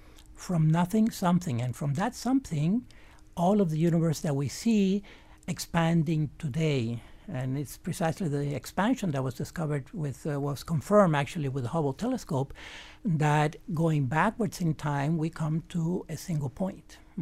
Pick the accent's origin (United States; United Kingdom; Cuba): Cuba; Havana; My brother and I, my family, we grew up in Cuba, next to the coastline in the outskirts of Havana.